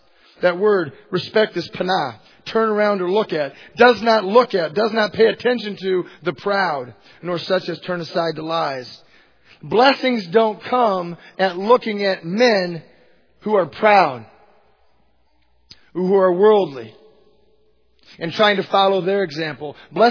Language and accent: English; Pekin, Illinois, United States; born there; also born or lived in Lincoln, Illinois / Lawrence / Dodge City / Quad Cities; I was born in Pekin, Illinois. We moved to Lincoln, Illinois. My dad was a basketball coach. We lived in Lawrence. We lived in Dodge City.